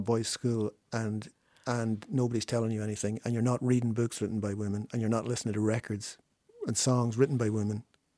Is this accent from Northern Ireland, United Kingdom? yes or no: yes; Enniskillen, Northern Ireland, United Kingdom; I notice in the list of hotels, Enniskillen gets mentioned as well, which is my hometown.